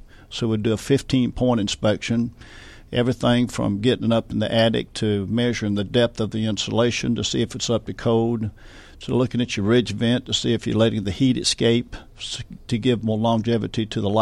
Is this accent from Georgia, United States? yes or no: yes; Augusta, Georgia, United States; accent: southern; You can tell by my southern accent, I'm not from New Jersey. But coming from Augusta, Georgia